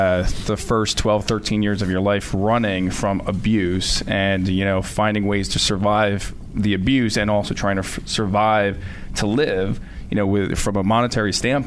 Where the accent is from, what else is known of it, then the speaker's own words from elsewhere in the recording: Union, New Jersey, United States; From Union, New Jersey.